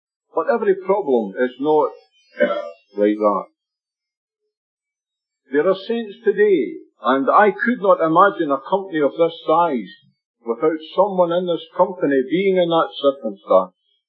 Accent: Scotland, United Kingdom; Now, I don't think I'm too much different from you, although I'm a Scotsman.

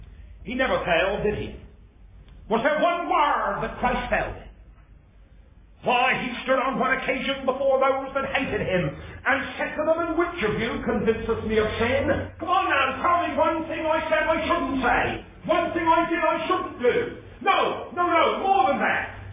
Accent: England, United Kingdom; now in Australia; I said, well, I come from England.

